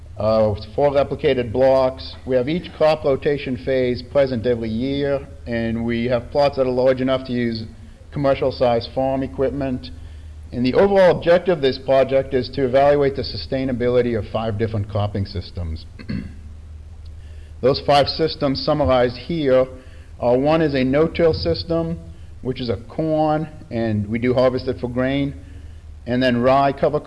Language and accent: English; Beltsville, Maryland, United States; I'm from Beltsville, Maryland, which I don't know if you can see it.